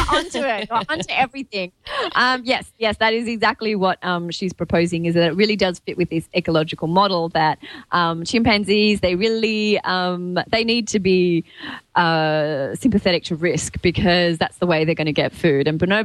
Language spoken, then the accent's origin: English; Australia; Dr. Kiki, I am from Australia. You know how far away that is?